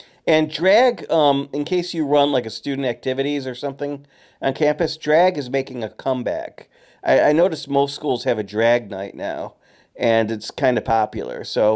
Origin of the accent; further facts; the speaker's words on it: Utica, New York, United States; They did one about like my hometown of where I was raised, Utica, New York.